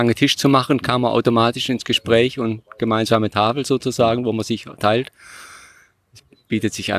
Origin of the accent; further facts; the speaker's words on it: Bad Kreuznach, Rhineland-Palatinate, Germany; Vom Hunsrück komme ich sozusagen aus Bad Kreuznach an der Nahe.